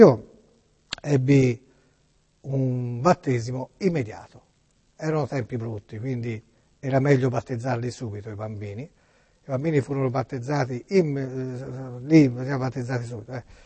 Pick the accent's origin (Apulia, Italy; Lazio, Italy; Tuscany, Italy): Tuscany, Italy; Florence; born there; Io sono nato in Via degli Alfani, pieno centro di Firenze, in un edificio che adesso è una facoltà universitaria, proprio di fronte alla rotonda dei Brunelleschi